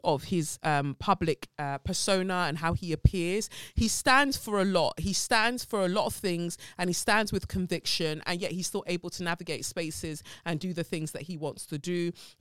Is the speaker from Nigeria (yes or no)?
no; South Africa; I'm from South Africa